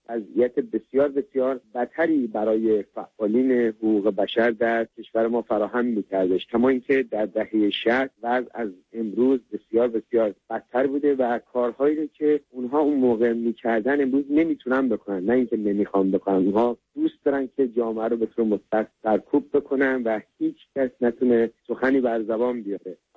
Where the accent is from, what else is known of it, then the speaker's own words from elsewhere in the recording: Iran; moved away as an adult; من 10 ماه خارج از ایران هستم